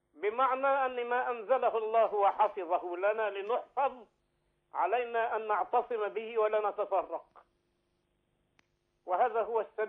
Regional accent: Upper Egypt, Egypt; أنا طبعا مصري ومن صعيد مصر وأعرف طبيعة الناس.

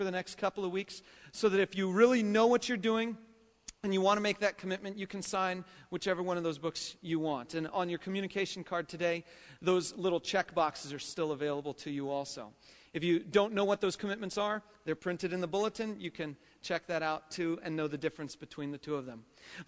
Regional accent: California, United States; I was raised in California

